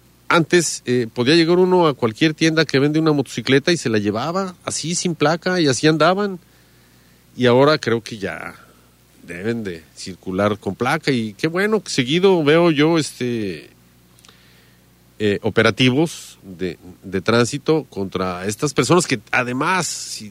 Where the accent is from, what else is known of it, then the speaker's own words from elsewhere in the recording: Jalisco, Mexico; soy de aquí de Jalisco